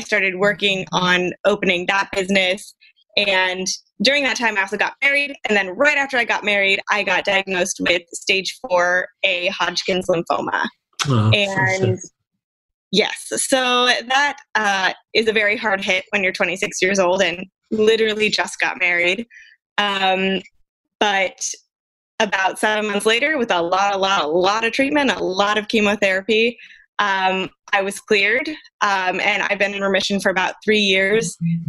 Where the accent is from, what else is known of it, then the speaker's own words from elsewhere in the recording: Danville, California, United States; also born or lived in Oakland; So I am a Bay Area native, like you said. I was born in Oakland, grew up mostly in Danville, and then stayed true to my Bay Area roots, went to Santa Clara University.